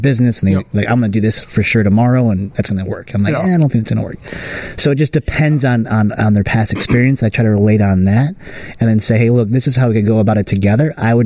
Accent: Wilmette, Illinois, United States; But I think growing up in Wilmette, I did experience some friends of families and whatever that were ultra wealthy.

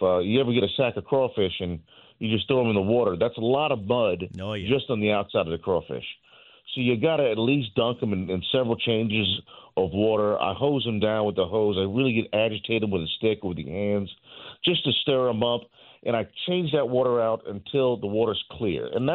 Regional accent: Rayne, Louisiana, United States; Well, born and raised in Rain, Louisiana, you know.

